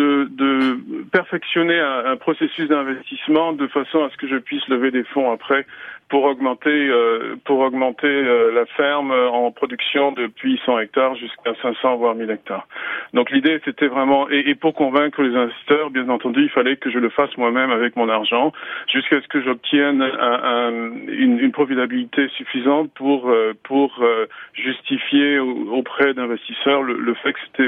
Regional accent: Cameroon; par rapport au Cameroun, moi je suis Camerounais, qui en a 20 seulement

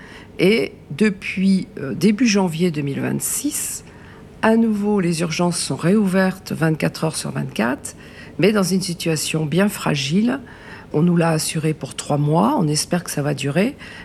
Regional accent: Lannion, Brittany, France; also born or lived in Paris; J'ai exercé mon activité professionnelle à Paris, mais je suis originaire de Lannion.

